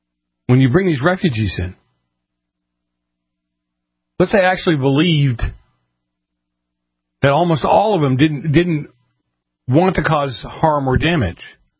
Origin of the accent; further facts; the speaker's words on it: Boston, Massachusetts, United States; And when I grew up in Boston, you had the people that were just coming, just came in off the boat, so to speak.